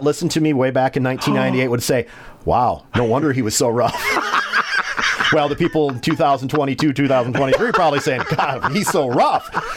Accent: Forest City, United States; my only job qualification when I first got hired was I was from Forest City, that I wasn't going to just up and leave.

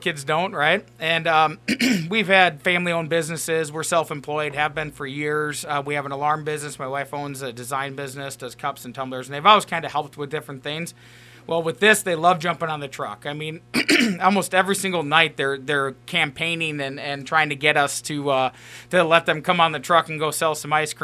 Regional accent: Wisconsin, United States; I'm from Wisconsin originally, so I've had hundreds of different cheese curds

